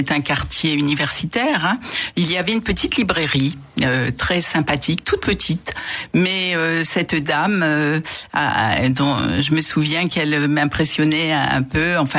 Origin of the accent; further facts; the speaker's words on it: Aix-en-Provence, Provence-Alpes-Côte d'Azur, France; Alors je viens d'Aix-en-Provence. Donc une ville quand même qui fait la part belle à la poésie.